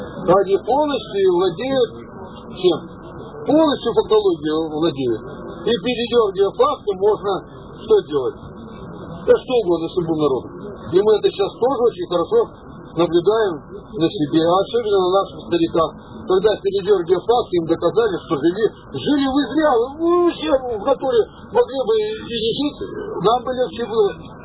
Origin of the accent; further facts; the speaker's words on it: Zheleznogorsk, Krasnoyarsk Krai, Russia; В Красноярске, приехал в родной город, он сейчас Железногорском называется